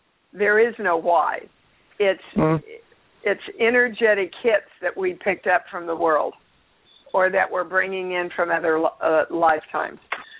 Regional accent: Seattle, Washington, United States; I came from Seattle, where it rained all the time.

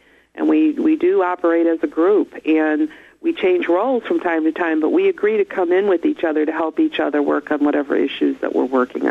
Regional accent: Chicago, Illinois, United States; moved away as an adult; now in Virginia, United States; That's how I got to Virginia. I was born and raised in Chicago, and had no reason to come to Virginia

